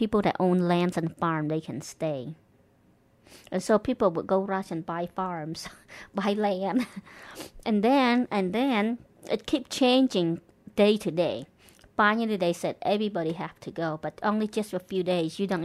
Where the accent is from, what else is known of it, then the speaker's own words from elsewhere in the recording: Battambang, Cambodia; also born or lived in Phnom Penh; I was born in Phnom Penh, and then we moved. I was born there, and I lived there for like a few months. And then we moved to Battambang, and we lived there a couple years.